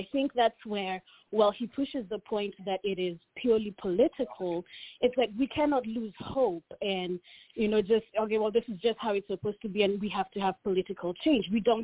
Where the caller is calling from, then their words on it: Atlanta, Georgia, United States; I'm calling from Atlanta.